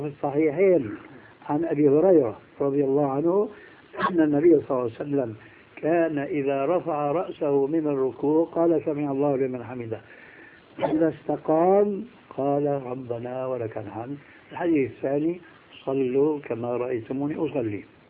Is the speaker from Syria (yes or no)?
yes; Damascus, Damascus Governorate, Syria; إماما عندنا في دمشق